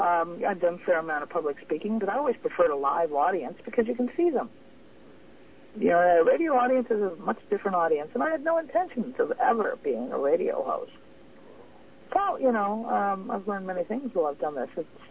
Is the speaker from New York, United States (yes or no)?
no; Arizona, United States; now in New Orleans, United States; originally I came from Arizona, the southwestern desert, and now I live in New Orleans.